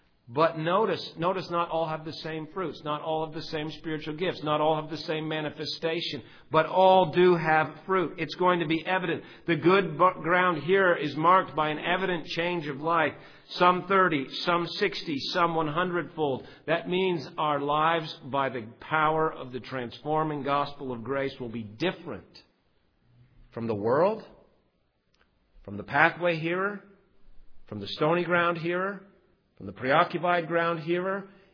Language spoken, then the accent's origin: English; Ontario, Canada; now in United States; Where I grew up in Ontario, Canada, there's very rich soil.